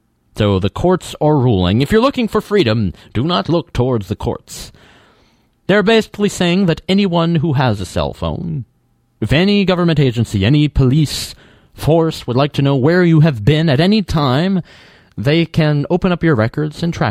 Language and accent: English; North Carolina, United States; again, from my home state of North Carolina.